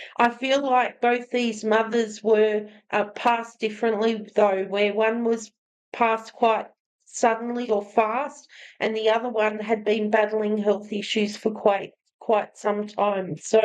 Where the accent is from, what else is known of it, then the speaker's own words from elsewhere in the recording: Australia; I'm from Australia.